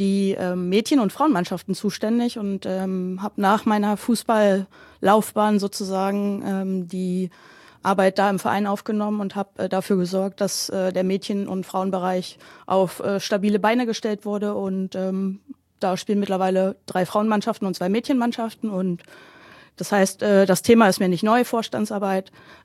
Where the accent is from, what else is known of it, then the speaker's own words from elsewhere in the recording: Braunschweig, Lower Saxony, Germany; Bin gebürtig aus Braunschweig